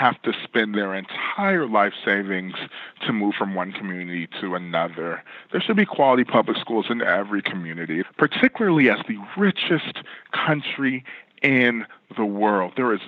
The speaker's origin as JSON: {"language": "English", "region": "California", "country": "United States", "said": "Take my home state in California."}